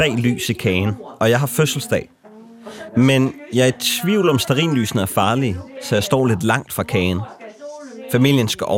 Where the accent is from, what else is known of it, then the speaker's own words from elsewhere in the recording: Hvidovre, Capital Region of Denmark, Denmark; born there; Jeg blev født på Hvidovre Hospital.